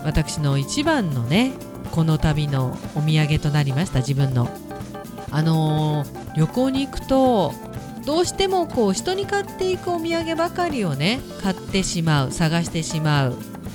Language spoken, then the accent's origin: Japanese; Tokyo, Japan; born there; 東京生まれの足にはその概念がありませんでしたが